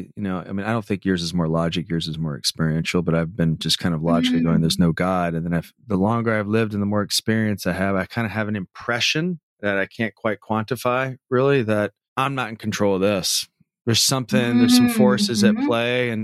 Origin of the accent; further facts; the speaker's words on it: Atlanta, Georgia, United States; Yeah, I'm from Atlanta.